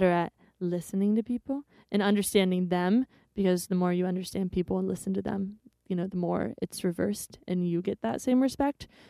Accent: United States; I didn't really come across as American, which flattered me.

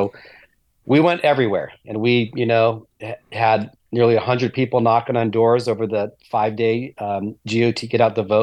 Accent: Sacramento, California, United States; if I am elected mayor of my great city, my hometown of Sacramento

